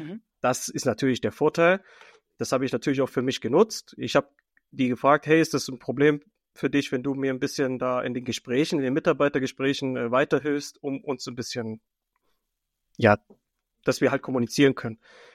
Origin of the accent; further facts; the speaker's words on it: Leipzig, Saxony, Germany; born there; ich komme ja gebürtig aus Leipzig und habe meine Ausbildung in Leipzig gemacht und bin dann aus Leipzig ins Allgäu